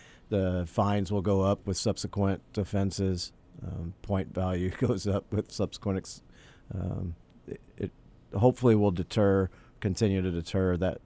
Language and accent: English; Louisiana, United States; growing up in Louisiana, I never really thought about Mardi Gras or an origin of a term, what it even means.